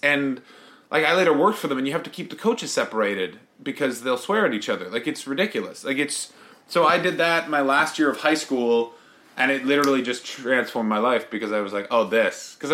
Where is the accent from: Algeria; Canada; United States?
Canada; Ottawa, Ontario; I grew up in Ottawa, and Ottawa's a crazy weird town because Canada doesn't have a class system.